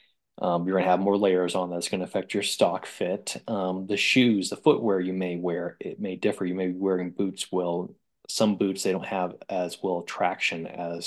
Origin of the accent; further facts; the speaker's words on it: Iowa, United States; moved away as an adult; now in Utah, United States; I grew up in Iowa till age 20